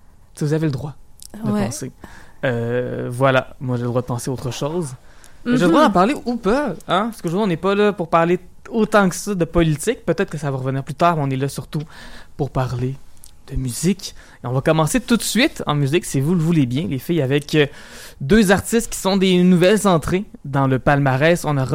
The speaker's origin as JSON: {"language": "French", "town": "Lévis", "region": "Quebec", "country": "Canada", "said": "Parce que moi, je viens de Lévis."}